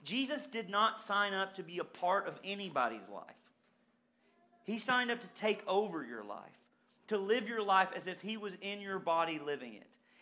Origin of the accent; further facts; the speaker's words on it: Southern United States, United States; because we grew up in the Bible Belt, we would say God is the most important thing about us.